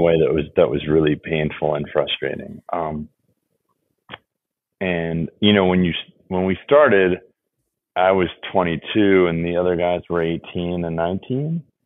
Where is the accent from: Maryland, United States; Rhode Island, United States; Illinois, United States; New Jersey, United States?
New Jersey, United States; also born or lived in New York; Born in New York, raised in, let's see, upstate New York, like near Schenectady, then Yonkers, then northern New Jersey. And then, so I came of age in New Jersey, like 8 to 18. I lived there.